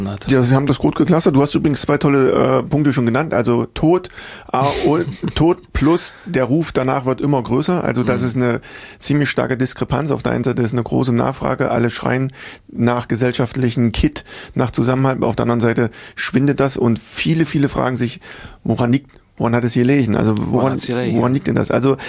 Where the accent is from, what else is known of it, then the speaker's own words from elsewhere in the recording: Gothenburg, Västra Götaland County, Sweden; now in Germany; Göteborg, meine alte Heimat, wie ihr alle wisst.